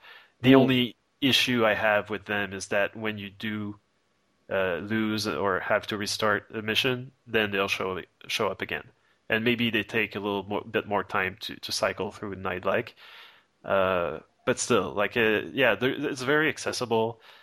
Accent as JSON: {"language": "English", "country": "Canada", "said": "I'm Canadian"}